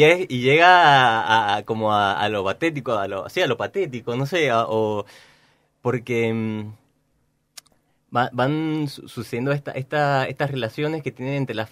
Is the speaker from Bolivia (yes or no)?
no; Mendoza, Argentina; Todos somos mendocinos.